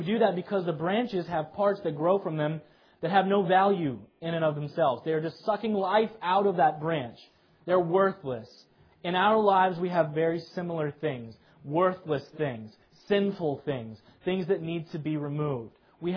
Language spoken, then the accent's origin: English; Kansas, United States; Again, I'm from Kansas, so I'm not somebody who has ever owned a vineyard.